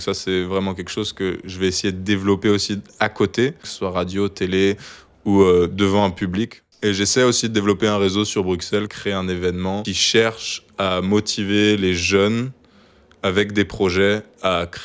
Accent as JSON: {"language": "French", "country": "France", "said": "je suis un Français de 25 ans qui est passionné de créer des projets"}